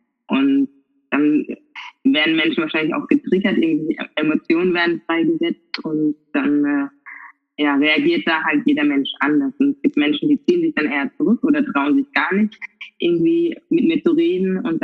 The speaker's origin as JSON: {"language": "German", "town": "Karlsruhe", "region": "Baden-Württemberg", "country": "Germany", "tie": "born or raised there", "accent": "Karlsruhe dialect", "said": "ich bin halt Karlsruherin. Und ich glaube, man hört es auch so ein bisschen am Dialekt. Und ich wurde in Karlsruhe geboren, bin aufgewachsen, wurde dann adoptiert von meinen Eltern. Und meine Eltern tragen eine andere Hautfarbe als ich, sind weiß."}